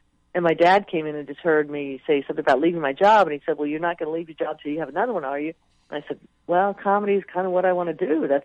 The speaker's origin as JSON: {"language": "English", "region": "Virginia", "country": "United States", "tie": "born or raised there", "said": "I was back in the D.C. area. I grew up in Virginia."}